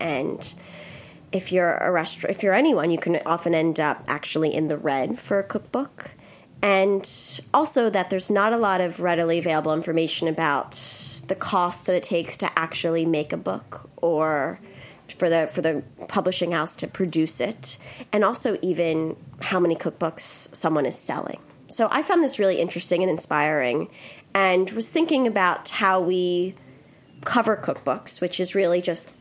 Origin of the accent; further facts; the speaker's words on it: Philadelphia, Pennsylvania, United States; I'm from Philadelphia